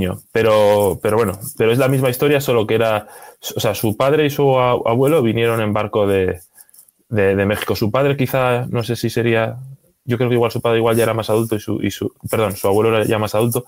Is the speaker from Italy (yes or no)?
no; Durango, Basque Country, Spain; Yo me crié en el País Vasco, de hecho me crié en un pueblo al lado que se llama Durango, al lado, pero mi familia es de Galicia, todas de Galicia, okay, del noroeste.